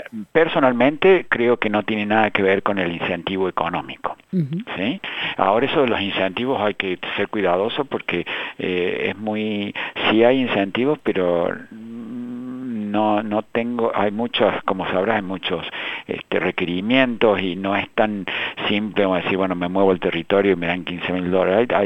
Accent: Argentina; now in Australia; el mate es quizás una de las cosas que como argentino no he podido dejar desde que he llegado a Australia.

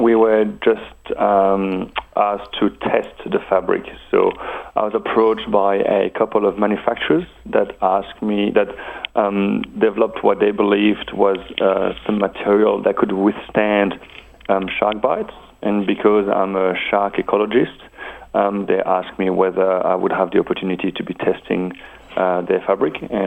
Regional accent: Wallonia, Belgium; moved away; haven't spoken any Dutch for about 18 years, and even when I left Belgium, my Dutch wasn't that great. I'm from the French side.

